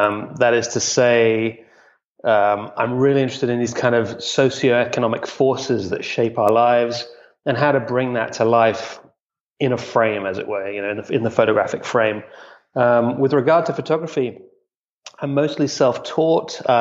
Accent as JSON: {"language": "English", "region": "England", "country": "United Kingdom", "tie": "born or raised there", "said": "So I am a European, essentially. I grew up in England mostly, I've got Norwegian and Italian parents"}